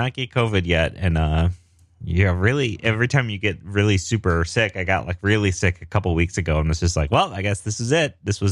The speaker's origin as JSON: {"language": "English", "town": "Denver", "region": "Colorado", "country": "United States", "said": "I'm a developer from Denver, Colorado"}